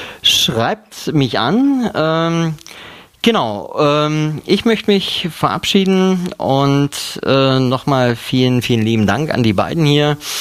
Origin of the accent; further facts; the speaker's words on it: Aschersleben, Saxony-Anhalt, Germany; ich bin aus der Nähe von Aschersleben, ehemaliger Bernburger